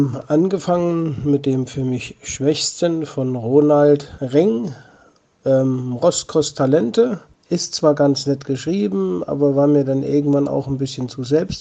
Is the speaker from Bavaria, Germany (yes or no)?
no; Saarland, Germany; weil ich zwar als Saarländer, aber aus fast der gleichen Ecke komme. Miroslav Klose hat 10 Kilometer von mir gelebt. Ich bin dort in der Ecke in die Schule gegangen